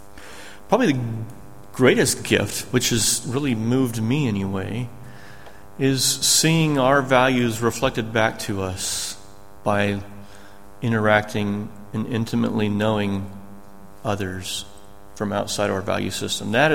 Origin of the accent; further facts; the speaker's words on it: United States; Yeah, I'm an American.